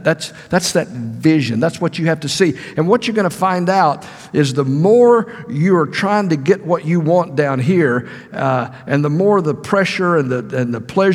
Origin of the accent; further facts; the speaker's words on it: Dallas, Texas, United States; because I am from Dallas, I'm a huge Cowboy fan.